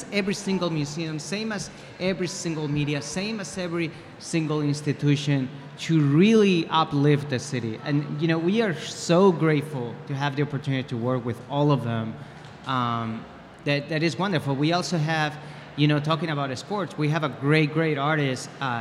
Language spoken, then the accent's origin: English; Madrid, Community of Madrid, Spain; I was born and raised in Spain, in Madrid.